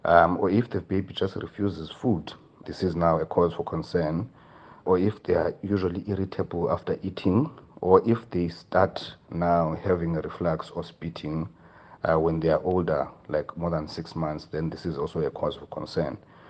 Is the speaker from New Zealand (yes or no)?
no; Eastern Cape, South Africa; I am from the Eastern Cape, the part formerly known as Transkei. Grew up there, born and bred, and then I did my undergrad in Walter Sisulu University, and then I did my internship in the Free State in Qwaqwa.